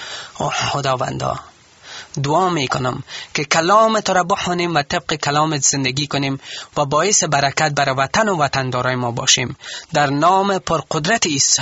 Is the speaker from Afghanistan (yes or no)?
yes; Afghanistan; ما افغان هستیم، ما پیروای حضرت عیسی مسیح هستیم